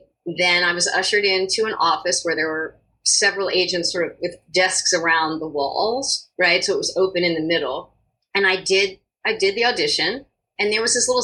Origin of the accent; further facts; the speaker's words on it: Baltimore, Maryland, United States; I grew up in Roland Park, and yeah, I went to school right there. Mm-hmm. I went to Calvert School, I went to Roland Park Country School, lived in Roland Park.